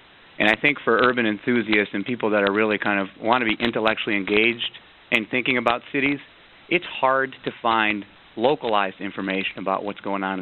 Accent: Detroit, Michigan, United States; I'm from Detroit, and so it seemed like a good place to start.

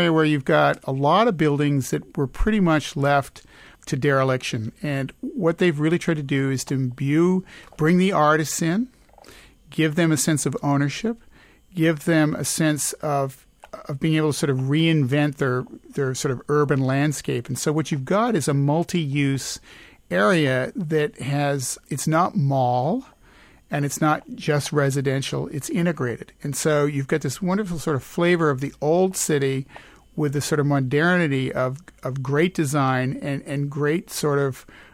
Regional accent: Montreal, Quebec, Canada; And the other one is my hometown of Montreal, which is a little closer in terms of visiting.

